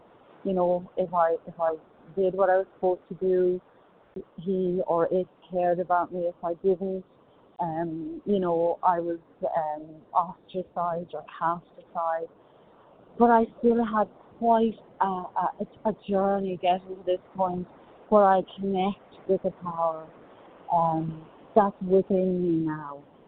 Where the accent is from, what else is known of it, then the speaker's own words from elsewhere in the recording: Ireland; now in Manhattan Beach, United States; I'm from Ireland, currently in Manhattan Beach